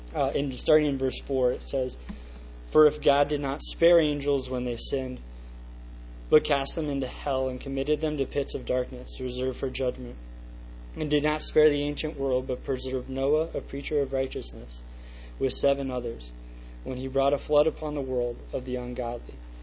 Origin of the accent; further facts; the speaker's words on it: Cedar Rapids, Iowa, United States; I am from Cedar Rapids, Iowa, as I've told you guys before.